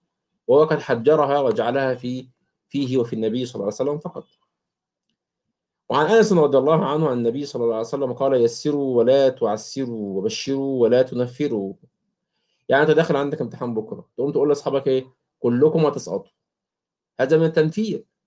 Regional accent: Egypt; مثل مهنة نسميها عندنا في مصر العربجي

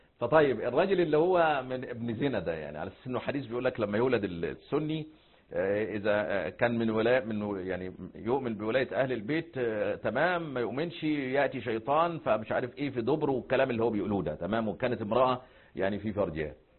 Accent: Egypt; هذا يعني عندنا في مصر مثلا يقول لك خاف من النقرة وقع في ضحطيرة

